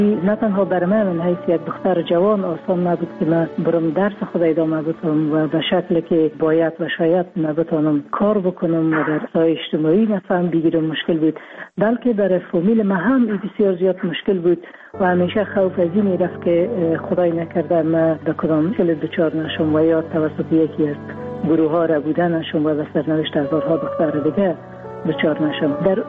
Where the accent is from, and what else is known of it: Afghanistan